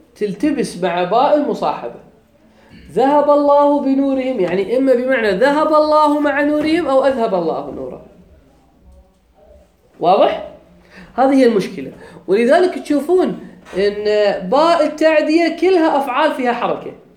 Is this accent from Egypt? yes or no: no; Kuwait; إحنا كويتيين، زين الجيم عندنا يا حلو، ييبه.